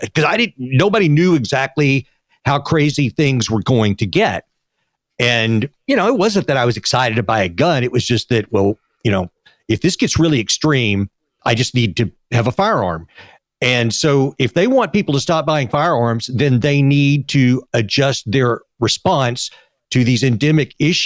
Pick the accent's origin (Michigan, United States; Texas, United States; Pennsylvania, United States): Texas, United States; When I was growing up in Texas, you know, people had the sport